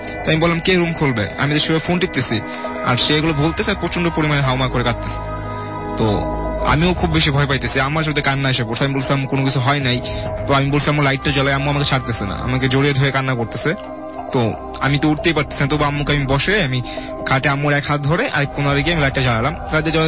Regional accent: Tongi, Dhaka Division, Bangladesh; আমি টঙ্গী থেকে।

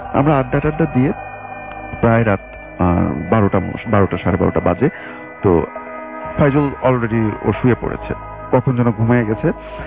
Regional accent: Uttara, Dhaka Division, Bangladesh; উত্তরা থেকে এসেছি।

